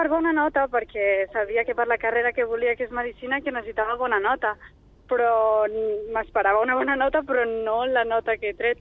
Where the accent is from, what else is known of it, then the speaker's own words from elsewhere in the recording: Sant Boi de Llobregat, Catalonia, Spain; jo soc de Sant Boi i estic a Salou amb els amics